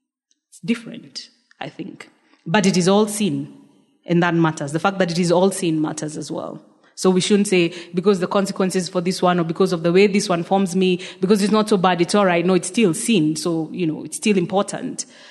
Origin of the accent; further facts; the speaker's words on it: Kenya; yeah, I come from Kenya.